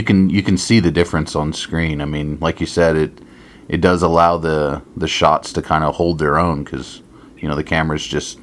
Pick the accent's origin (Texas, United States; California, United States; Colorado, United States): Texas, United States; I mean, obviously, for me being a Texan, that was a big deal watching anything with Linklater